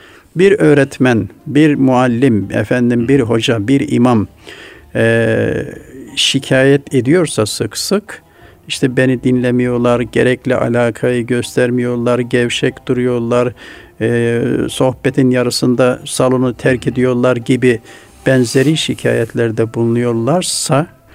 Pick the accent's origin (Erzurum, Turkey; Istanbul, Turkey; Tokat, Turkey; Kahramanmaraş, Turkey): Tokat, Turkey; Şimdi geçenlerde memleketime gittim Tokat'ta.